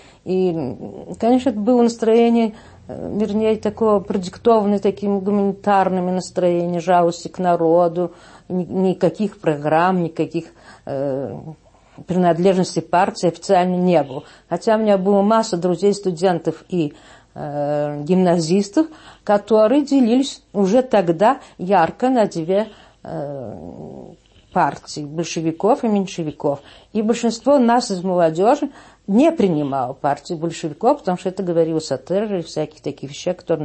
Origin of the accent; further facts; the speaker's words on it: Moscow, Russia; born there; Родилась я в Москве, в семье русской дворянской семье.